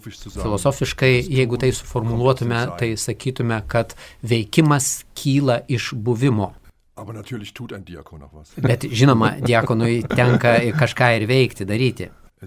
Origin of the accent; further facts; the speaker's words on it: Germany; Lithuanian is a second language; moved away; also born or lived in India; Aš augau Vokietijoje, pasienyje su Olandija ir Belgija.